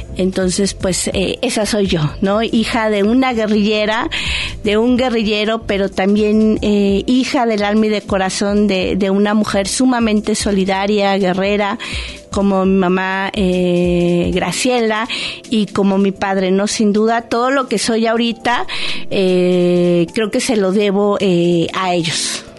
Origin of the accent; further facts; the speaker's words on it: Mexico City, Mexico; born there; mi acta de nacimiento dice que nací en Guadalajara. No es verdad. Nací en la Ciudad de México.